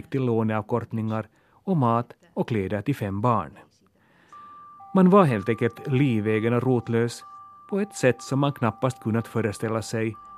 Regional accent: Helsinki, Uusimaa, Finland; jag är från Helsingfors

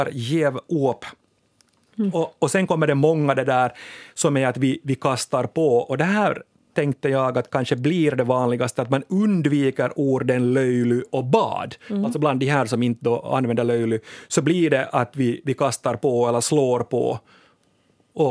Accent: Sweden; Släng på vatten, skulle jag som svensk säga.

